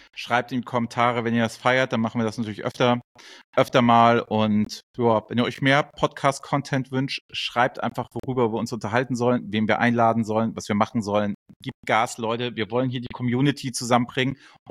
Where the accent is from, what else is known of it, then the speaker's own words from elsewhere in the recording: Hamburg, Germany; Und die 25 Euro mir als Hamburger waren sie definitiv nicht zu viel.